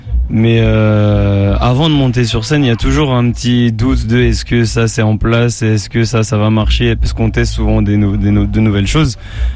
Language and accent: French; Guinea; J'aimerais bien faire un concert dans mon pays d'origine, la Guinée.